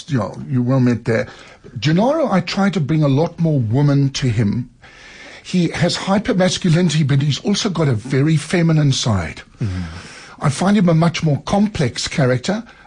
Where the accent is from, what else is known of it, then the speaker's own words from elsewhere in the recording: South Africa; But I'm an insanely, I'm a South African, you see, but it's, you know, right down to my twinkle toes, man.